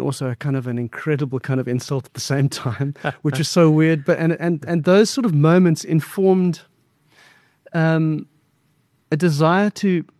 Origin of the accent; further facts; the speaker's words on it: Hart Bay, United Kingdom; because I grew up in Hart Bay and the rain was sort of horizontal, sort of hitting the window. Hart Bay was miles away from anything.